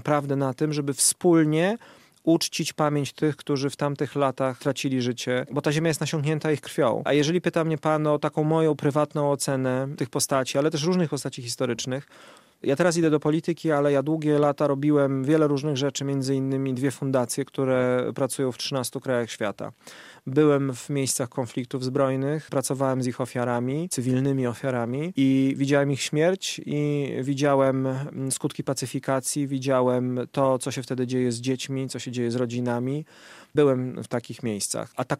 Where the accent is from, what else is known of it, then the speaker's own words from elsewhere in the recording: Podlaskie Voivodeship, Poland; Przecież ja jestem z Podlasia